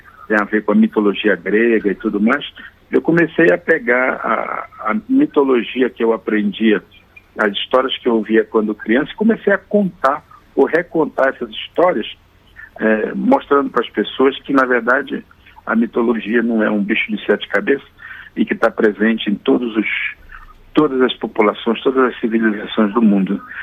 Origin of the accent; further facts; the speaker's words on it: Belém, Pará, Brazil; born there; eu sou nascido em Belém do Pará, né, e vivi parte da minha infância em comunidade indígena, até meus 8, 9 anos